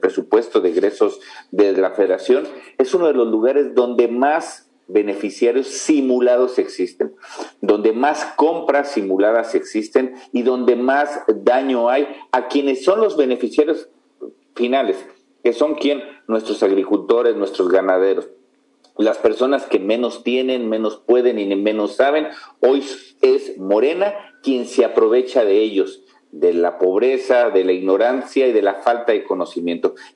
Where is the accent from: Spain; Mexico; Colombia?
Mexico; Somos las mexicanas y los mexicanos